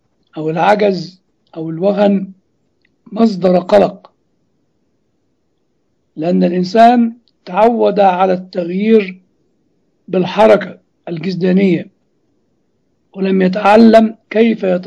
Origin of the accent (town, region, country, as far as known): Egypt